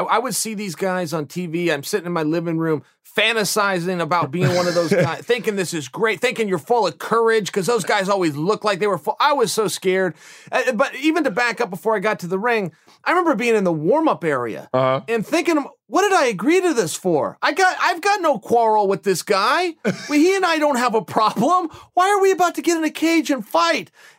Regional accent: Oregon, United States; You know, I loved Oregon. I was born here. I will die here.

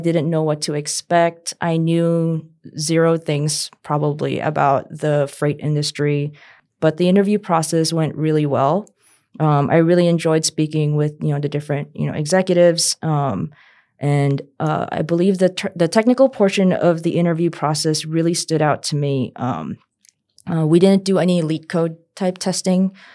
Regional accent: Taiwan; English is a second language; also born or lived in United States; I grew up in Taiwan. I went to an international school.

